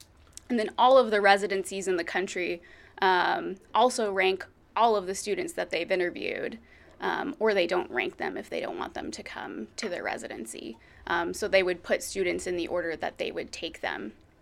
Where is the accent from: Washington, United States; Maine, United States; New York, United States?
Washington, United States; Spokane; I'm originally from Spokane. I grew up in the Green Bluff area. I'm a little more rural, fun place to grow up.